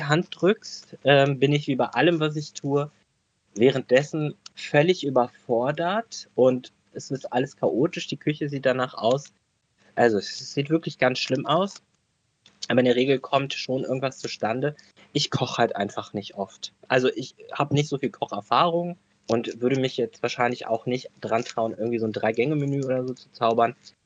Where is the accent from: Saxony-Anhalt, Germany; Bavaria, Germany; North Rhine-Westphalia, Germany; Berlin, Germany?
North Rhine-Westphalia, Germany; Ich komme aus dem Ruhrgebiet, das, weißt du, da ist ja alles anders schön.